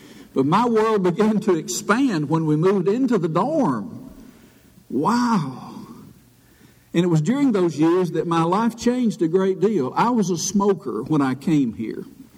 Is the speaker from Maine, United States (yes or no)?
no; Paris, Tennessee, United States; I grew up in Paris, Tennessee.